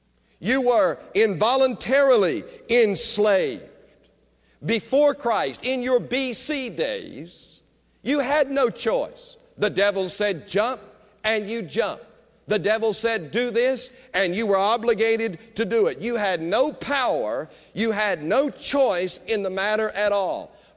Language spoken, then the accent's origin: English; United States; Now, I know as an American citizen that I'm a free man.